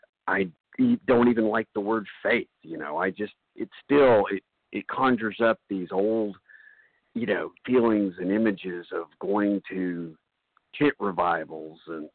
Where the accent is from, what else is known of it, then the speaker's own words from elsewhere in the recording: North Carolina, United States; Oh, I'm so sorry. North Carolina.